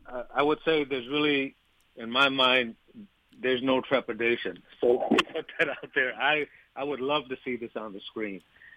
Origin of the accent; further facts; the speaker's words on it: India; English is a second language; now in United States; it reminds me of my interaction first coming to the United States as an Indian immigrant and being thrown in the inner city with a bunch of inner city kids and trying to make my way.